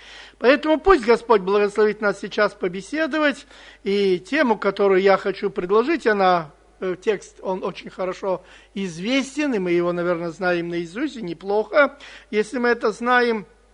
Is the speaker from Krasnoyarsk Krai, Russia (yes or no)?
no; Moscow, Russia; Я сегодня испытал всю свою уверенность, какой я москвич, понимаете?